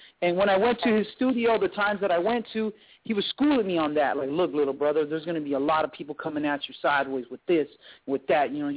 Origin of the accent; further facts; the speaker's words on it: Riverside, California, United States; I was born and raised in Riverside and the East Side.